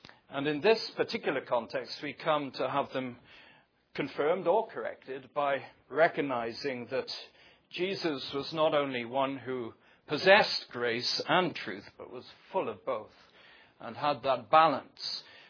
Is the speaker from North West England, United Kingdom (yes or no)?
no; Wales, United Kingdom; I remember growing up in Wales